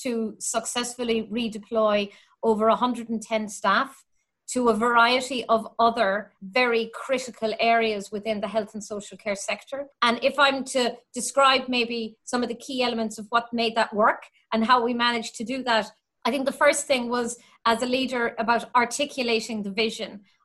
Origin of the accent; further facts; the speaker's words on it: County Cork, Ireland; I grew up in West Cork, and my family now, we were in a village, but they've moved to Mizzenhead.